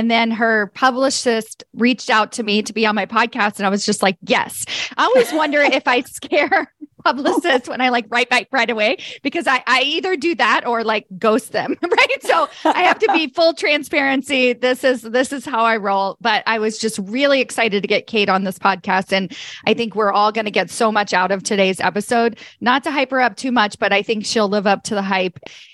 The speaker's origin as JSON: {"language": "English", "town": "New York City", "region": "New York", "country": "United States", "moved": "as an adult", "lives_now": "Palo Alto, United States", "said": "I came out to California from New York City. I moved to Palo Alto. I was like, oh my gosh, this place is so slow."}